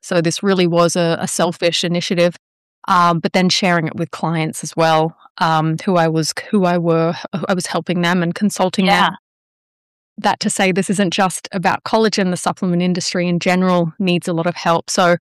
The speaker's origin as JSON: {"language": "English", "country": "Australia", "moved": "as an adult", "said": "I came here from Australia. I'm originally Australian. I came here to do my PhD"}